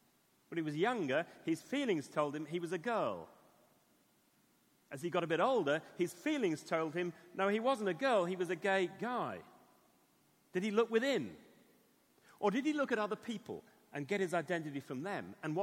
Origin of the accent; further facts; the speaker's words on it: England, United Kingdom; So that's why I'm not welcoming all the people who come from other countries into England, because I'm English.